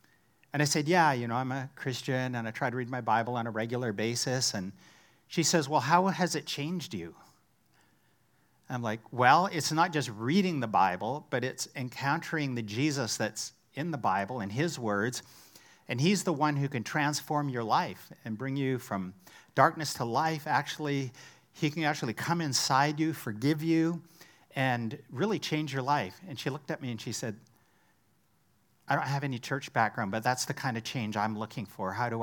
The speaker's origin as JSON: {"language": "English", "region": "British Columbia", "country": "Canada", "said": "Now, I'm from British Columbia"}